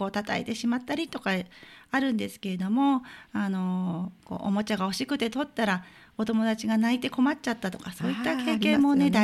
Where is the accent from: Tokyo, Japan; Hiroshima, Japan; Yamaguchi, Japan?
Tokyo, Japan; Hachioji; 私は八王子生まれ八王子育ちで、この保育園に3年前に移動して、今毎日府中市に通っています。